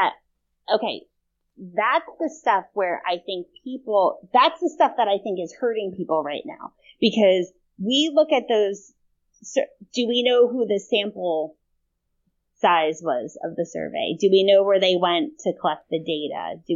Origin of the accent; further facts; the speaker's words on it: New Jersey, United States; You know, I'm from North Jersey, and I remember my older cousins would sit around the table